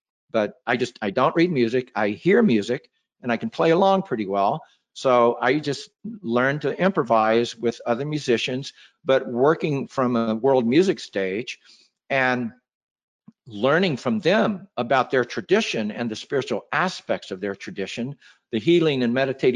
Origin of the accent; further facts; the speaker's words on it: Dallas, Texas, United States; I was born in East Texas and grew up in Dallas.